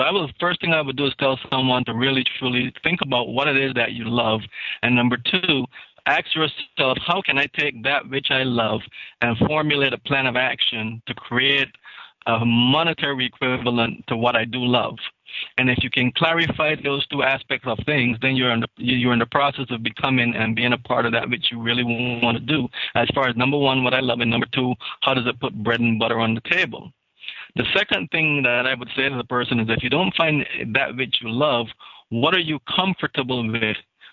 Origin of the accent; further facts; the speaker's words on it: Barbados; Growing up in Barbados, the one unique thing about the education is that they're constantly mixing the concepts you learn in school with real-time activity.